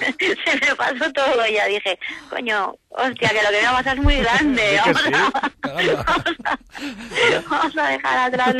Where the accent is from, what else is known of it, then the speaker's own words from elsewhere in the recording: Picanya, Valencian Community, Spain; Luego yo en mi pueblo, en Picaña, soy concejala